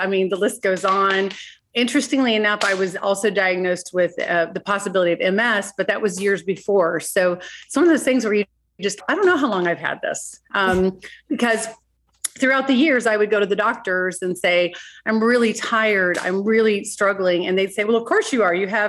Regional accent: Texas, United States; moved away; I'm actually from Texas, and we actually owned property there, and we had a lot of tick bites.

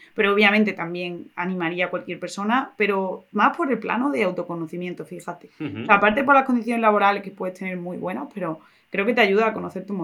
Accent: Spain; los únicos que podemos hacer algo por el empleo somos los españoles

